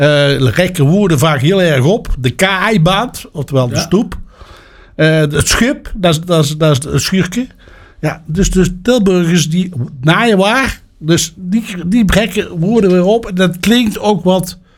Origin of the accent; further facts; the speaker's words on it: North Brabant, Netherlands; accent: Brabant dialect; Ja, het Brabants dialect, er zit ook heel veel verschil in. Hè? Want ik kom zelf eigenlijk oorspronkelijk uit Krasland.